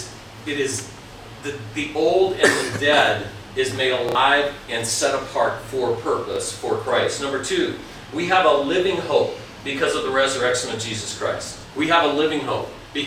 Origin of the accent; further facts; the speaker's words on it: Minnesota, United States; I grew up in Minnesota, so I come